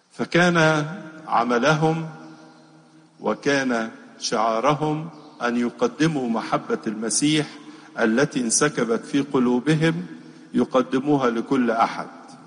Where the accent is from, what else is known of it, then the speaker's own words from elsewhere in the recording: Egypt; بلادنا مصر